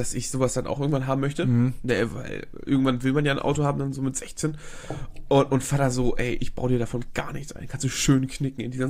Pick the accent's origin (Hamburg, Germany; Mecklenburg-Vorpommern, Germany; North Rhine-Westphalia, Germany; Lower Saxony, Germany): Hamburg, Germany; Aber ja, gut, ich komme eher aus Hamburg.